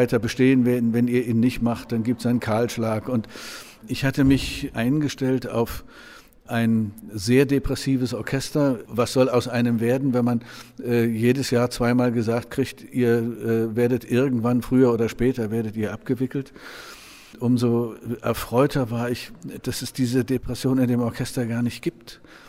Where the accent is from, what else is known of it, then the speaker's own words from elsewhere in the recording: East Germany, Germany; Ich bin Ossi und habe also die gesamten Schwierigkeiten nach der Wende, die gesamte Problematik nach der Wende mitbekommen.